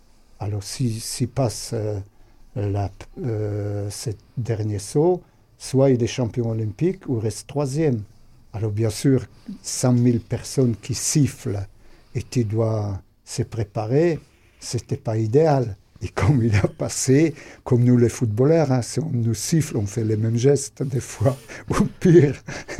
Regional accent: Warsaw, Masovian Voivodeship, Poland; French is a second language; now in France; quand j'étais jeune, j'habitais à Varsovie

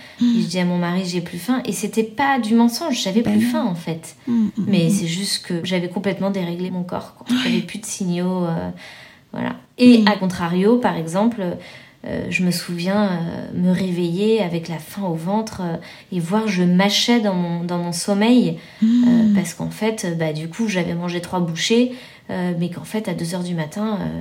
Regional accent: France; en tant que Français

